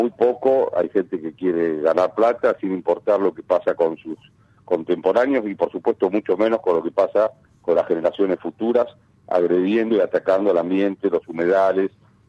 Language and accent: Spanish; Buenos Aires, Argentina; yo soy porteño